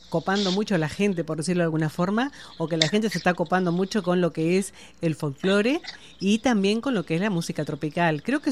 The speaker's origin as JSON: {"language": "Spanish", "country": "Uruguay", "said": "para identificarnos como uruguayos, como tradición"}